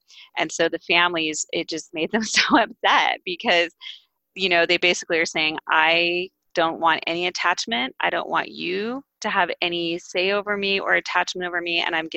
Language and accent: English; Pacific Palisades, California, United States; I grew up in Los Angeles, a town called Pacific Palisades. It was on the coast.